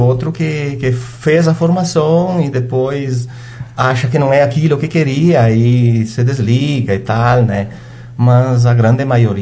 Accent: São Miguel, Brazil; eu sou natural lá de São Miguel, vivo ainda hoje lá, então é a minha comunidade

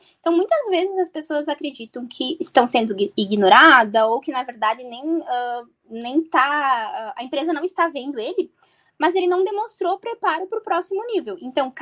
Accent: Lagoa Vermelha, Rio Grande do Sul, Brazil; now in Caxias do Sul, Brazil; eu sou conterrânea de Lagoa Vermelha, né? Então, natural é de Lagoa Vermelha, porém hoje eu resido aqui em Caxias do Sul.

